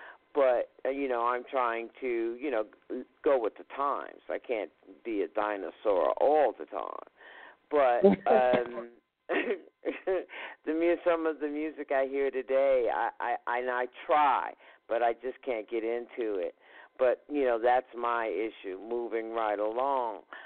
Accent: Hackensack, New Jersey, United States; lived around the corner because I'm from Hackensack.

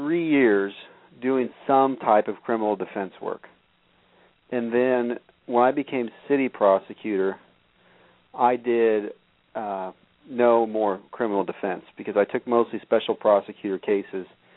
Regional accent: Meadville, Missouri, United States; Well, I came from north central Missouri, small town called Meadville, born and raised there. I've kind of looked into my family history, and I found out that I'm an eighth-generation Missourian.

